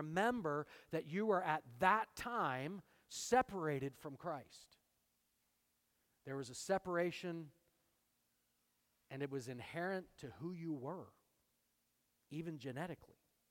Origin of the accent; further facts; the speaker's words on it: United States; born there; I was born here, so it's got to be good.